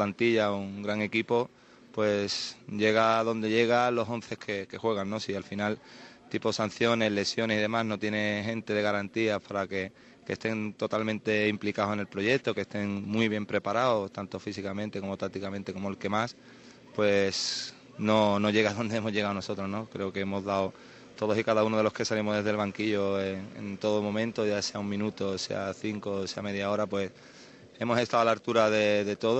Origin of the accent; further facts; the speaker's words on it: Chiclana, Andalusia, Spain; Soy de Chiclana.